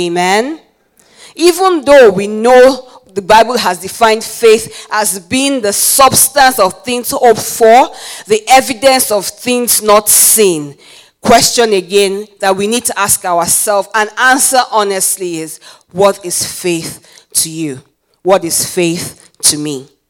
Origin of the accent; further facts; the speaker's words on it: Nigeria; at this point I can say I'm originally Nigerian. I can borrow past pieces term and say I'm originally Nigerian.